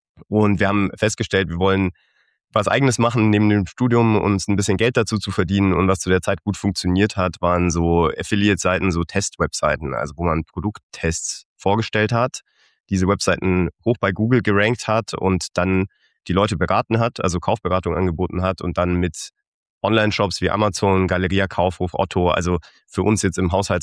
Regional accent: Augsburg, Bavaria, Germany; now in Berlin, Germany; ich bin 34 Jahre alt, ich komme aus Süddeutschland, ich bin in Augsburg aufgewachsen, wohne jetzt seit ein paar Jahren in Berlin.

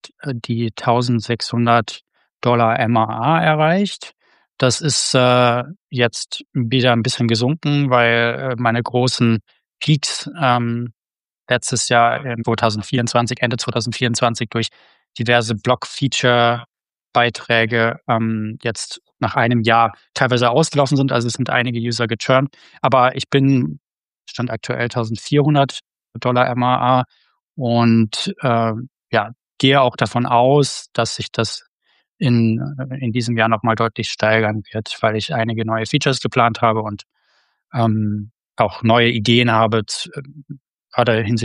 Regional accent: Freiburg, Baden-Württemberg, Germany; now in Berlin, Germany; Ich wohne in Berlin seit jetzt 6 Jahren und komme aber ursprünglich aus dem schönen Freiburg, beziehungsweise aus der Ecke Freiburg.

